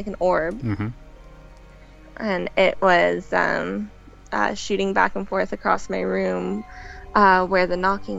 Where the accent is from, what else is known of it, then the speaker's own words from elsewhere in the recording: Cypress, Texas, United States; And I was in my house in my hometown. I'm from a little suburb outside of Houston, Texas. It's called Cypress.